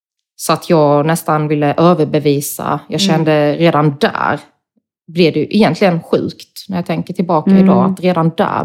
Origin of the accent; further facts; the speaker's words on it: Sweden; i och med att han är utländsk och jag är svensk så kunde han ju...